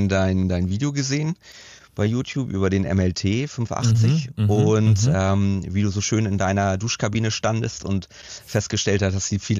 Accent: Schleswig-Holstein, Germany; also born or lived in Hamburg; Ja, gebürtig aus Hamburg, aufgewachsen in Schleswig-Holstein zwischen Hamburg und Lübeck. Richtung Ostsee halt.

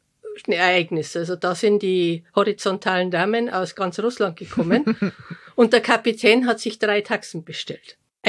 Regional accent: Bavaria, Germany; als Bayer

